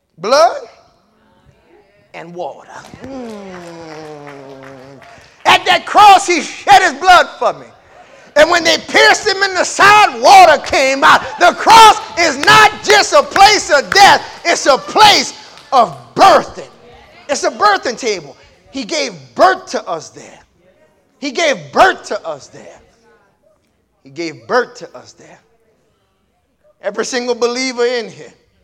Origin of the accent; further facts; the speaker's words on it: Lafayette, Louisiana, United States; born there; I was born first time in Lafayette, Louisiana.